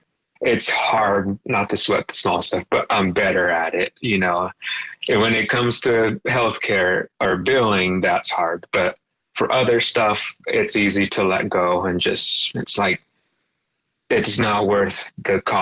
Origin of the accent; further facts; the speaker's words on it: San Antonio, Texas, United States; I was not even in my hometown when this started. I was in Houston, which is about 3 hours from San Antonio.